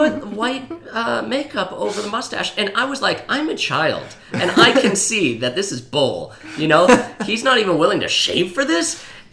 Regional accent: Pittsburgh, Pennsylvania, United States; He was a Pittsburgh actor, which I am aware of because I'm from Pittsburgh.

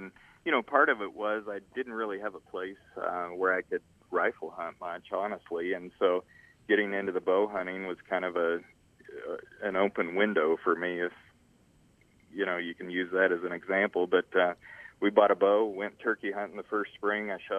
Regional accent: Emporia, Kansas, United States; You know, I grew up in Emporia, Kansas, born and raised, fished a lot as a kid.

